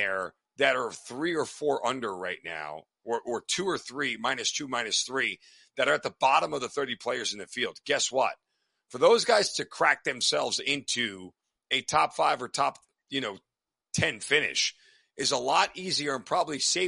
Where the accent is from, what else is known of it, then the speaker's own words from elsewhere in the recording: United States; I mean, I'm an American. I'm a capitalist.